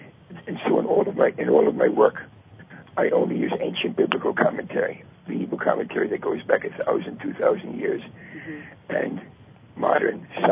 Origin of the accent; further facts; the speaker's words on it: United States; now in Israel; I live in Israel now, but I was raised in the States